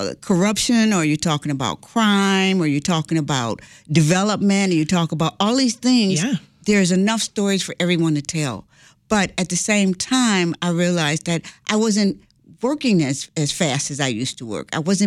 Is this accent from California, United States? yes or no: no; Chicago, Illinois, United States; I grew up in Chicago and I grew up in a housing project.